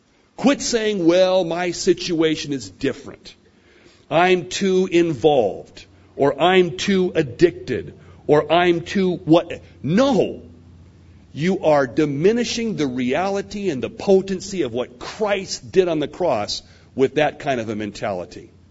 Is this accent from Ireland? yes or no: yes; Ireland; I'm Irish and I lose my temper, and that's why, because I'm an Irishman, John.